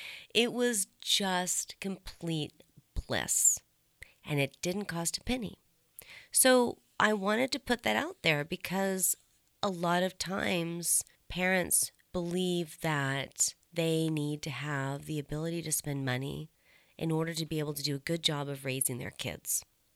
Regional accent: California, United States; I mean, I grew up in California, and I haven't been down a while

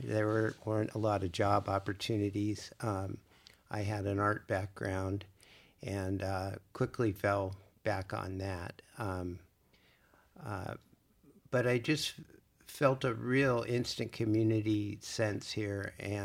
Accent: Seattle, Washington, United States; also born or lived in Alaska; I grew up in Seattle, had traveled a lot, just returned from a very rural part of Alaska, commercial fishing

